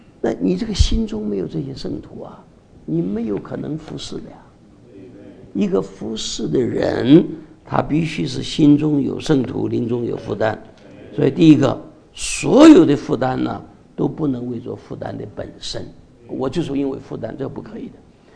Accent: Taiwan; 但是我们台湾人也不要生气啊

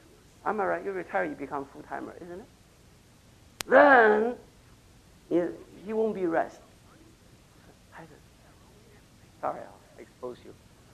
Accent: Louisiana, United States; But I'm from Louisiana. I'm burning for Louisiana.

